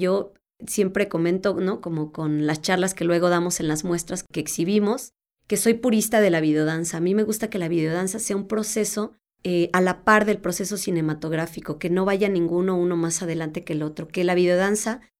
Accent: Tijuana, Baja California, Mexico; now in Cuernavaca, Mexico; Yo vengo de Tijuana y entonces pues dije aquí me quedo.

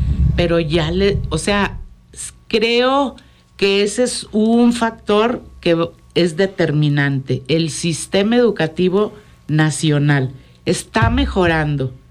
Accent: Mexico; Pero nosotros sí, como mexicanos.

